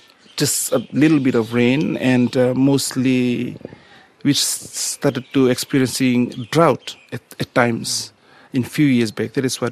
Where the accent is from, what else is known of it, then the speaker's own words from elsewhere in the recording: Waialevu, Western Division, Fiji; actually I'm from Waialevu village in the Tikina of Waia, and currently living in the village and for years now